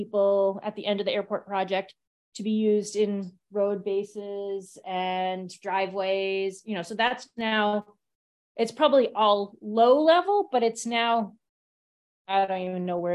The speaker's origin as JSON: {"language": "English", "town": "King Salmon", "region": "Alaska", "country": "United States", "said": "I came from King Salmon and they also have contamination, but they have confined aquifers and they have some municipal water."}